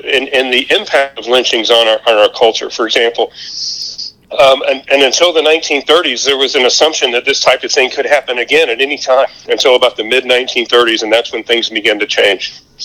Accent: Alabama, United States; I know that when I was growing up in North Alabama, I took a class where we learned about Marxism and Leninism

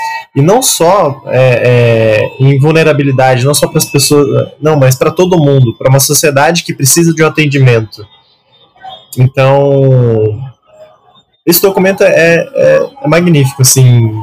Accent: Brazil; Eu sou brasileiro, com muito orgulho e com muito amor.

